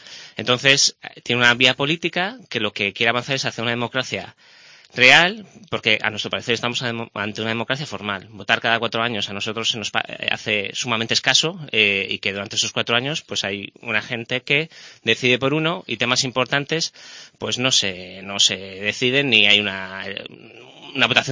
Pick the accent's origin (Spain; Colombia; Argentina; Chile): Spain; Santander, Cantabria; Mi madre es menorquina y mi padre es de León y yo nací en Santander. Y bueno, pues aquí me he criado, estudié aquí.